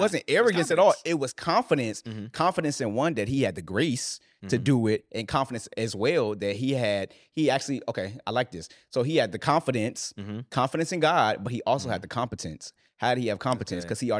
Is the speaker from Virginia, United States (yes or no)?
yes; Virginia, United States; from Virginia.